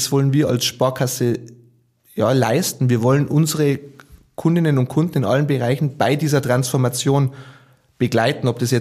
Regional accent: Vilsbiburg, Bavaria, Germany; Also meine Kindheit, meine Jugend hat in den Sporthallen in Bayern stattgefunden.

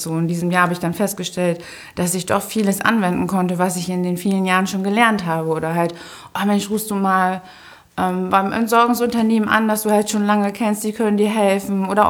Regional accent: Bad Bederkesa, Lower Saxony, Germany; Ich komme aus Bad Bederkesa, richtig.

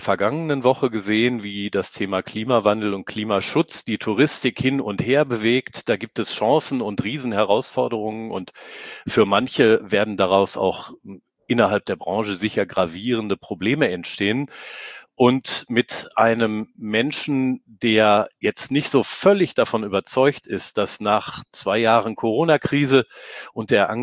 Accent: North Rhine-Westphalia, Germany; Ich bin ja Westfale

